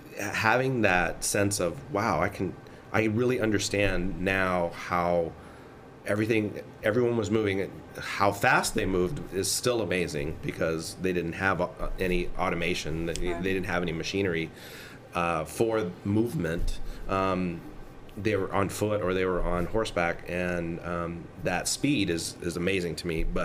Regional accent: Texas, United States; And growing up in Texas and being educated in Texas, we still learned that General Lee was the greatest general

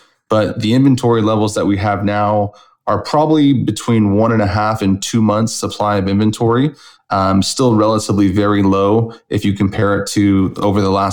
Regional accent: Long Beach, California, United States; I mean, I went to college in Long Beach, and I grew up in Long Beach for probably about 15 years

